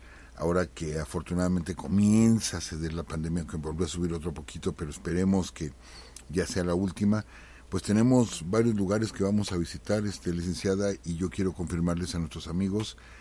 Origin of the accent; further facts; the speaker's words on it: Michoacán, Mexico; a mi pueblo. Como les he comentado, es un pueblo pequeño, cerca de Los Reyes, entre Uruapan y Zamora. De allá soy oriundo